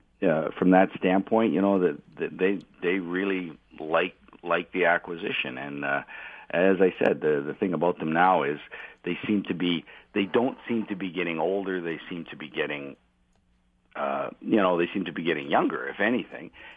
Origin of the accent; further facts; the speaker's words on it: Winnipeg, Manitoba, Canada; I'm from Winnipeg. We don't wear cowboy boots.